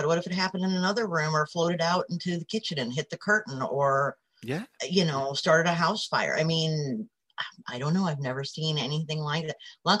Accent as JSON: {"language": "English", "town": "St. Louis", "region": "Missouri", "country": "United States", "tie": "born or raised there", "said": "So I grew up in St. Louis, which was is not and they're nice areas, but it's a lot of poorer areas, and I come from a working class family"}